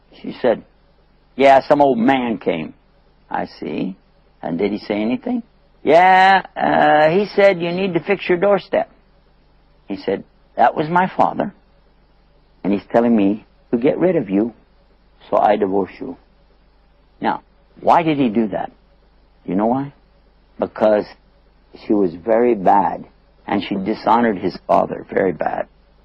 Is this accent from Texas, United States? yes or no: yes; Texas, United States; But I'm from Texas, and I had to modify this a little bit.